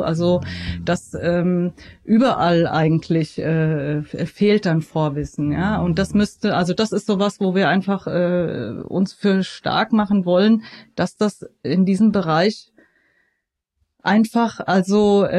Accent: Frankfurt, Hesse, Germany; ich wohne nicht mehr in Frankfurt. Also ich bin zwar selber in Frankfurt aufgewachsen und habe immer gedacht, so ich werde niemals die Stadt verlassen, was ich dann doch irgendwann getan habe. Und also ich wohne außerhalb

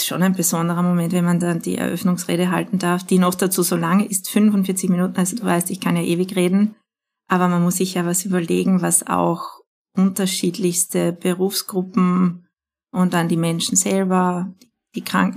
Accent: Styria, Austria; Steiermark ist ja bekannt für sehr gute Kulinarik. Ich bin ja selber Steirerin.

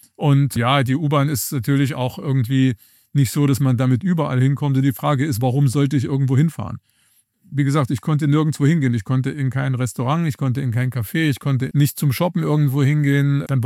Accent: East Germany, Germany; Wenn einer dumme Fragen gestellt hat, habe ich gesagt, ich bin aus der DDR.

